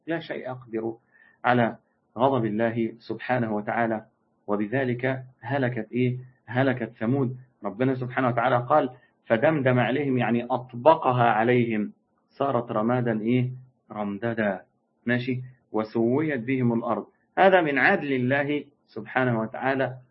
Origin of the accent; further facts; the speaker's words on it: Egypt; يعني عندنا في مصر المعابد الفرعونية